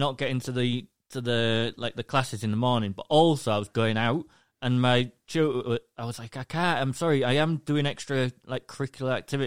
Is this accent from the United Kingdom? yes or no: yes; England, United Kingdom; from England, the UK.